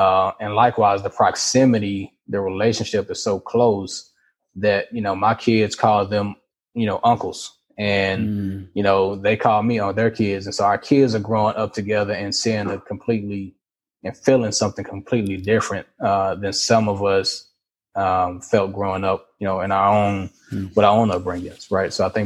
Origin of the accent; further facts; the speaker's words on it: Fort Worth, Texas, United States; we all grew up together, right? So we grew up here in Fort Worth.